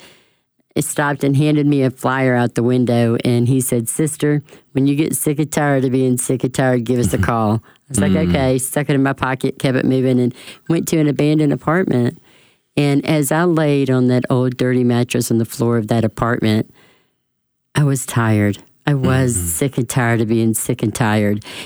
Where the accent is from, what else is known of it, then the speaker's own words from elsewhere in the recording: Birmingham, Alabama, United States; I am from Birmingham. That's where I live. And I am the director of Love Life Alabama.